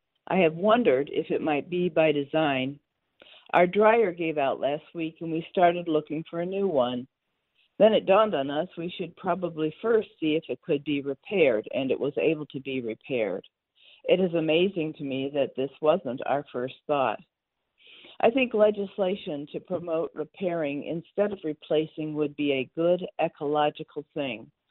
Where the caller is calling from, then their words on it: Urbana, Illinois, United States; from Urbana.